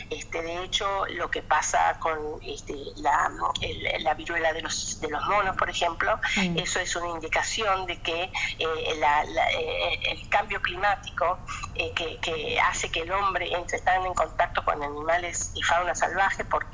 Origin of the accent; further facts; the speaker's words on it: Trenque Lauquen, Buenos Aires Province, Argentina; lo dono al hospital Trenkelauken, de donde yo soy